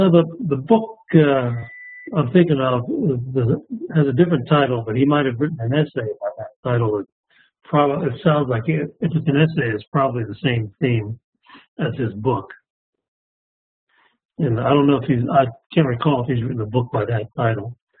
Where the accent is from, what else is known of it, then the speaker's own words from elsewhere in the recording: United States; the most encouraging thing to me as an American